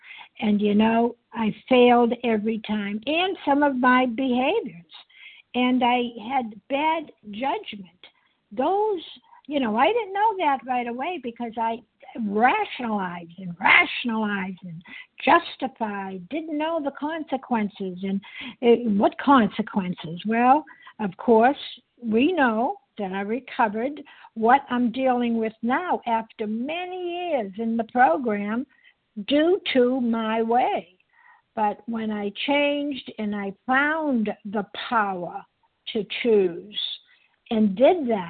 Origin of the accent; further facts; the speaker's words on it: Massachusetts, United States; From the West Coast, I'm from the East Coast, Massachusetts.